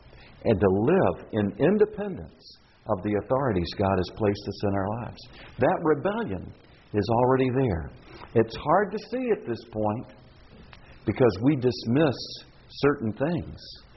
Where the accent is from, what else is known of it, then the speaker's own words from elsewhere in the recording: United States; born there; the world that I was born into in America is very different than the America that I know today.